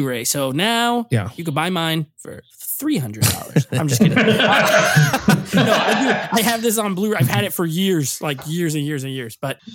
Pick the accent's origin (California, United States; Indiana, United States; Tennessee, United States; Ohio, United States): California, United States; Los Angeles; This looks just like my hometown of LA.